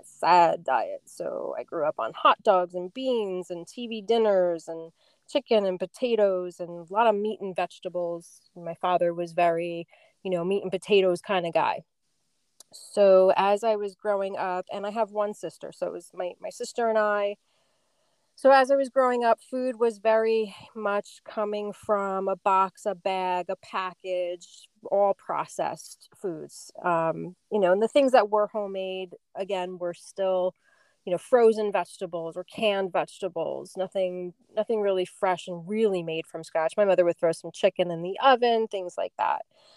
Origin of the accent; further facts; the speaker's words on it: Barnegat, New Jersey, United States; I grew up down here in Barnegat. My parents, moved from North Jersey and bought the house down here. So I grew up on a lagoon property, beautiful little house.